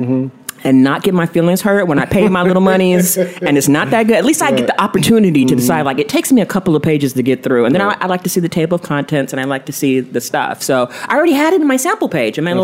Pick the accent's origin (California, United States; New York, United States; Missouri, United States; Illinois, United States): California, United States; San Diego; San Diego.